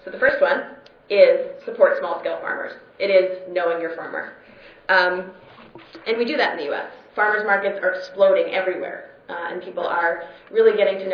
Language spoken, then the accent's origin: English; Massachusetts, United States; I'm from Massachusetts. I can't buy from my farmer all year round because, January is going to be super, super, super depressing.